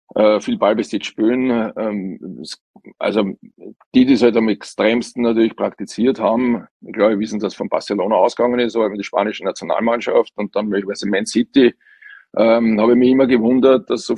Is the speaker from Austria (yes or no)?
yes; Austria